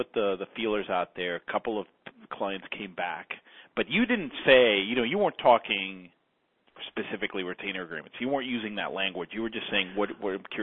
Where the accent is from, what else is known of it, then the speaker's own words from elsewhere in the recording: Atlanta, Georgia, United States; you're actually here in my hometown in the Atlanta area.